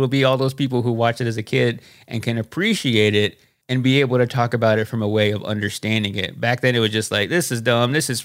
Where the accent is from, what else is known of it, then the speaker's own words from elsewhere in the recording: Dallas, Texas, United States; I grew up in the Dallas area in the 90s.